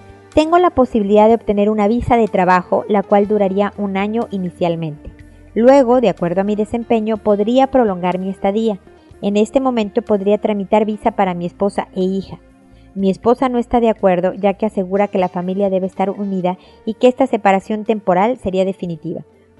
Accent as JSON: {"language": "Spanish", "country": "Mexico", "lives_now": "Chile", "said": "soy mexicana, estoy viviendo en Chile precisamente porque nos mudaron como familia por el trabajo de mi esposo."}